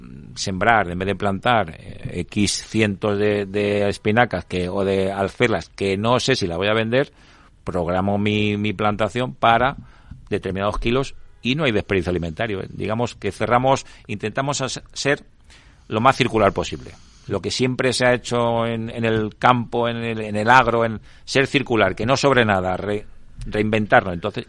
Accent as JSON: {"language": "Spanish", "town": "Toledo", "region": "Castilla-La Mancha", "country": "Spain", "lives_now": "Madrid, Spain", "said": "Yo soy madrileño de adopción, ya te digo, yo soy de Toledo."}